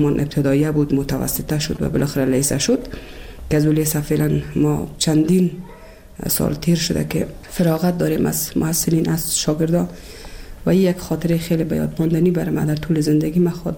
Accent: Kabul, Afghanistan; also born or lived in Bamyan; از ولسوالی شیبر ولایت بامیان هستم. در سال 1356 در یک خانواده روشن فکر ما در ولایت کابل به دنیا آمدم و تحصیلات خود ما در کابل و پایان رساندم

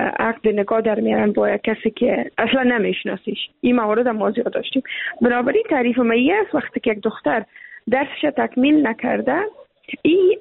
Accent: Afghanistan; چون ما هم افغان هستیم

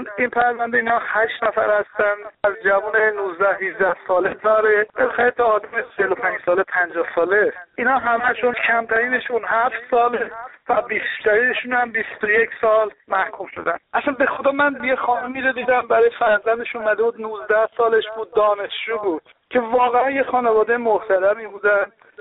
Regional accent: Iran; ما هم ایرانی هستیم

